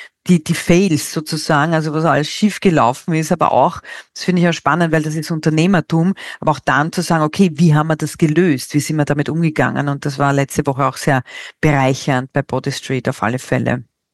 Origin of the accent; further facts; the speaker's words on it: Austria; In Deutschland ist er relativ groß, glaube ich, TÜV, ja, das, was es so bei uns in Österreich nicht in der Anzahl gibt